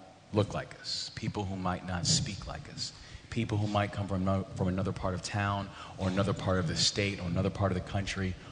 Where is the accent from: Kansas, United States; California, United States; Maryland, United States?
Maryland, United States; Baltimore; the Baltimore Sun, which was the name of my hometown paper